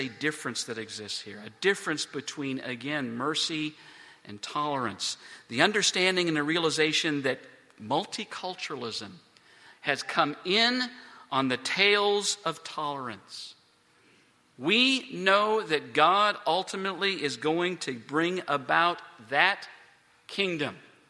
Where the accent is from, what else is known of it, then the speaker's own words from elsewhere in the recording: Canada; On my mother's side of the family, we have Texan. And I spent 21 years growing up in Canada. So I have all of these different things sort of mixed all together.